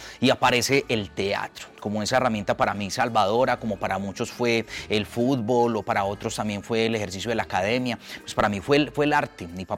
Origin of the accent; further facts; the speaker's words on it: Medellín, Antioquia, Colombia; born there; pues nacimos en Manrique, Comuna 3, un abrazo para toda la gente de Manrique y de la Nororiental, en una época muy difícil